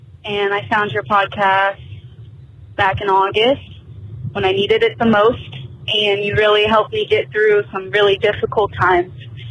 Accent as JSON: {"language": "English", "region": "Michigan", "country": "United States", "lives_now": "San Diego, United States", "said": "I live in San Diego, California. However, I am from Michigan."}